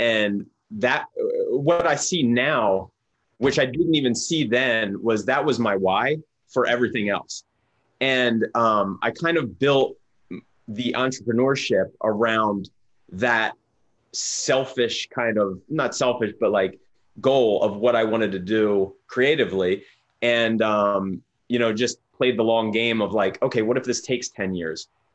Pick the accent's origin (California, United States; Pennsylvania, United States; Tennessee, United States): Pennsylvania, United States; Pottstown; I grew up in Pennsylvania, Pottstown, Pennsylvania, and it's 2 hours away from New York City.